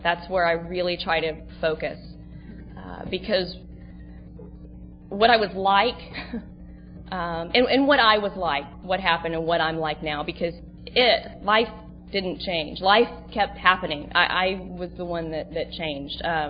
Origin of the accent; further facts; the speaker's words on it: Dallas, Texas, United States; moved away as an adult; now in Seal Beach, United States; I'm from Dallas, Texas. I actually live in Seal Beach now.